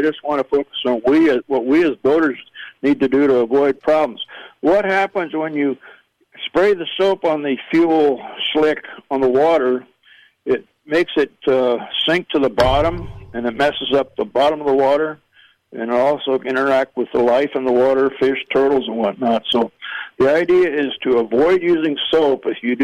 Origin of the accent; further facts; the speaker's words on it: California, United States; now in Florida, United States; I'm actually from California. I just moved to Florida last year.